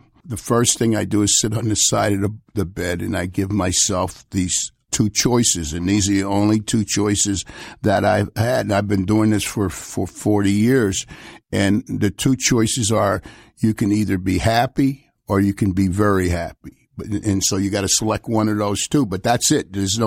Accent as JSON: {"language": "English", "town": "Washington", "region": "District of Columbia", "country": "United States", "tie": "born or raised there", "said": "At the time, I grew up in Washington, D.C., and it was about 73% black at that time."}